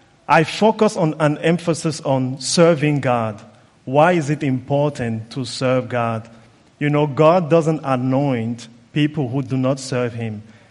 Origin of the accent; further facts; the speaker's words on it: Cameroon; I come from Cameroon, and I have been in IBC now for 7 years.